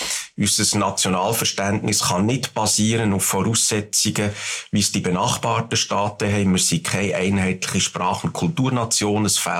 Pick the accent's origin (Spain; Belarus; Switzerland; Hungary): Switzerland; die für mich als Schweizer Geschichtler schon sehr lang klar ist